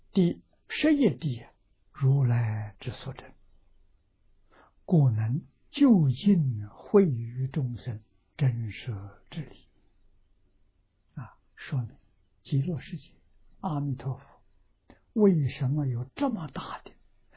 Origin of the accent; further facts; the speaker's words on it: China; 日本人对祖师的沉浸没话说啊，那我们中国人确实不如啊